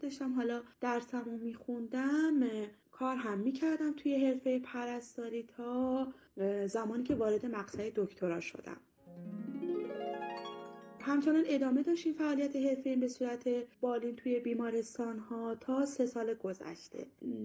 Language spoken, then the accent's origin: Persian; Iran; بنده متولد ایران هستم و اصالتاً از ولایت دایکندی کشور افغانستان و خانواده بعد از اینکه مهاجرت کردن سال 60 به ایران،